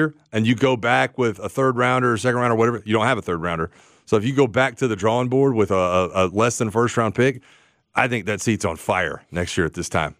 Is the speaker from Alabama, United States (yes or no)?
no; Florida, United States; But I'm also, look, man, I grew up in Florida. I grew up on oysters.